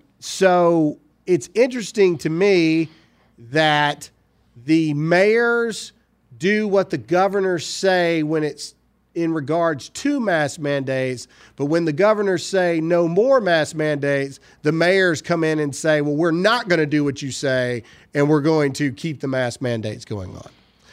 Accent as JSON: {"language": "English", "region": "Mississippi", "country": "United States", "tie": "born or raised there", "said": "Tate Reeves out of my home state of Mississippi."}